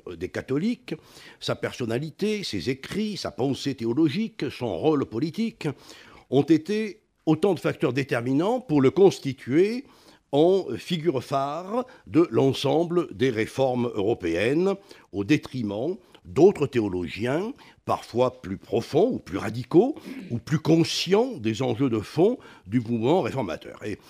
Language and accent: French; Chamborigaud, Occitanie, France; Ensuite, c'est à Montpellier, et je suis originaire de Chamborigo. Donc, voilà, nous sommes quand même voisins.